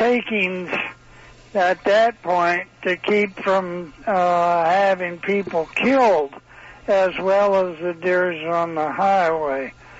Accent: Michigan, United States; I'm a youper from the Upper Peninsula of Michigan.

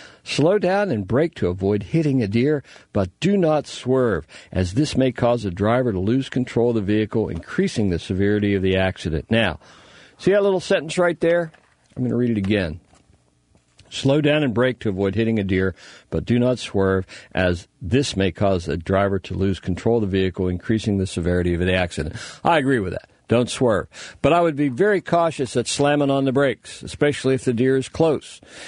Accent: Berlin, Pennsylvania, United States; No, I grew up in Berlin.

